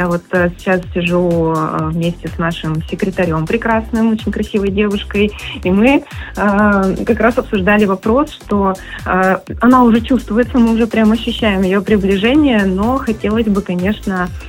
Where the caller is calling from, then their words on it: Yuzhno-Sakhalinsk, Sakhalin Oblast, Russia; Южно-Сахалинск.